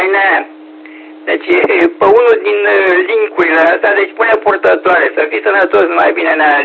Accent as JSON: {"language": "Romanian", "region": "Bucharest", "country": "Romania", "said": "Dacă sunt din 3, sunt din București, obligatoriu, nu?"}